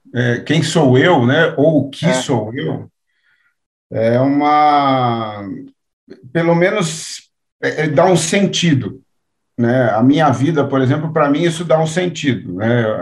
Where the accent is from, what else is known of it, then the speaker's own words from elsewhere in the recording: São Paulo, Brazil; a freguesia do Ó, né, o bairro onde nasci, na periferia de São Paulo.